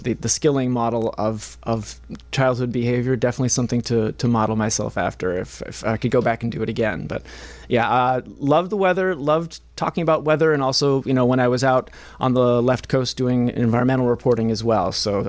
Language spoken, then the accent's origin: English; Oak Park, Illinois, United States; I grew up in Oak Park, a fourth generation Oak Parker.